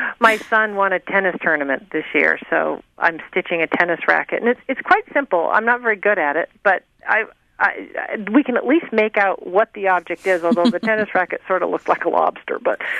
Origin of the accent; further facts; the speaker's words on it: New England, United States; I grew up in New England, and we always had pot roast or some meat on Christmas Eve.